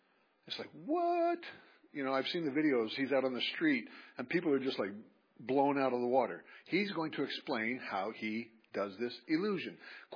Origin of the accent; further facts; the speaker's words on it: Hebron, Kentucky, United States; if I do a search for something in my hometown of Hebron, Kentucky, and then I come out here to Seattle and I do a search for it